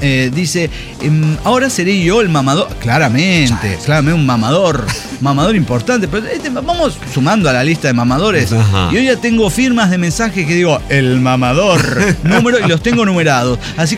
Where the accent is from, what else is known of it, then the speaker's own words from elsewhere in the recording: Mexico City, Mexico; del FF mexicano.